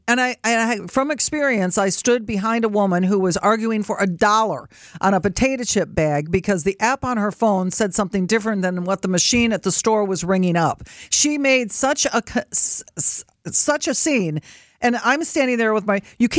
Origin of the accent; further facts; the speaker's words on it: Wisconsin, United States; Listen to me. I'm from Wisconsin. I need the coupon.